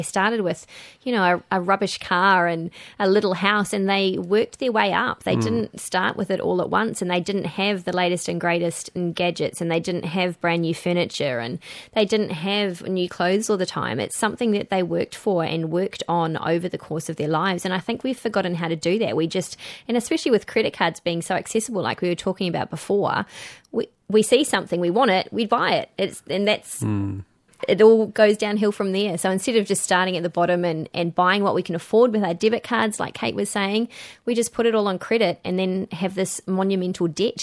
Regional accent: New Zealand; I was brought up in New Zealand, so dairy farms are really close too.

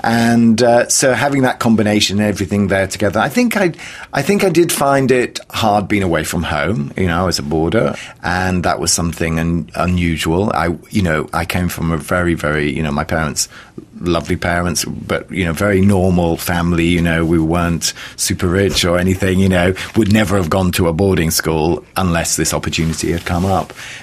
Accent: Yorkshire and the Humber, United Kingdom; and she was from Italy and I was from Yorkshire. And so at that time, Yorkshire seemed so far away, we never even went back home for the weekend.

